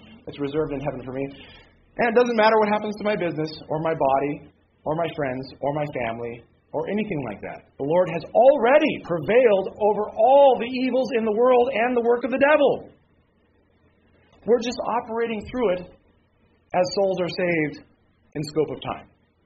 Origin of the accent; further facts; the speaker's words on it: United States; Now, if this is where all my stock and trade was my status as an American, because remember, I'm a businessman.